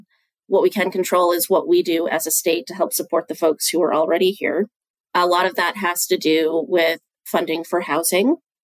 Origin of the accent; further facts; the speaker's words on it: Lewiston, Maine, United States; also born or lived in New York City / Boston; I'd lived in New York City. I'd gone to school in Boston. And my hometown of Lewiston is a place that really rallies together in a crisis.